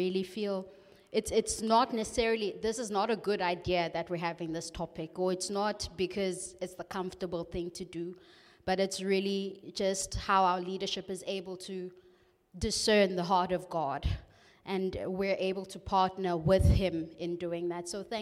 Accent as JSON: {"language": "English", "town": "Mdantsane", "region": "Eastern Cape", "country": "South Africa", "tie": "born or raised there", "said": "So I grew up in Mdantsane in a location, but I went to a multiracial school."}